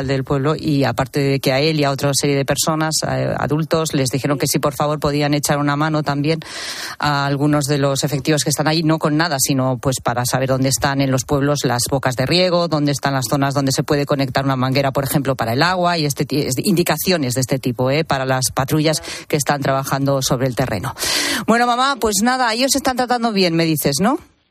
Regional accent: Mahíde, Castile and León, Spain; Alcañices es, el municipio más importante de la zona, que está como a 20 kilómetros de mi pueblo de Maíde.

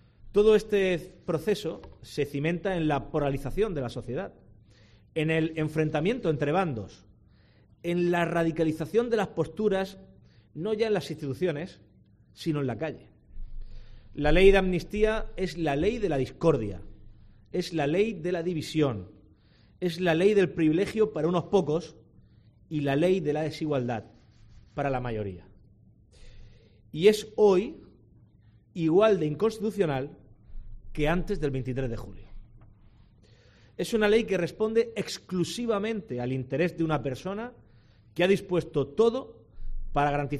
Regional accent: Spain; Como españoles vemos cómo nuestro país se encamina a unas instituciones devaluadas

